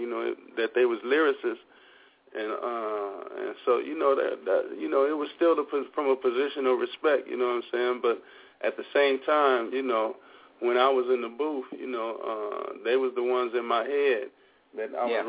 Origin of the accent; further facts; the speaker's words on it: West Coast, United States; even though I grew up in on the West Coast and, you know, was a straight hood nigga, you know what I'm saying, I still was influenced by East Coast rappers